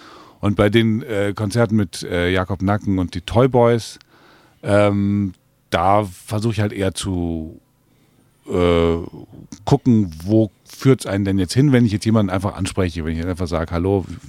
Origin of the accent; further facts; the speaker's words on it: Cologne, North Rhine-Westphalia, Germany; dann ist es ja bei uns in Köln genauso